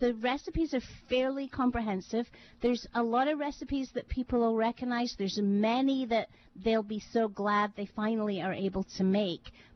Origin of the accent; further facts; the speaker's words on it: Scotland, United Kingdom; now in Hawaii, United States; ever since I came to Hawaii from Scotland, people have talked about, oh, Hawaii is this big melting pot.